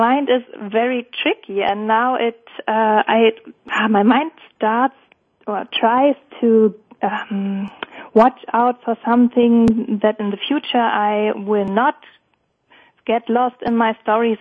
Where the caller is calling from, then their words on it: North Germany, Germany; English is a second language; I'm calling in from the north of Germany.